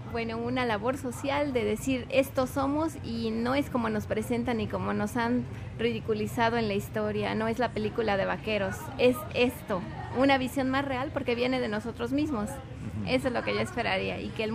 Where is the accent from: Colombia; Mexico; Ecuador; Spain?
Mexico; en mi país lo importante es negar ser mexicano, ser indígena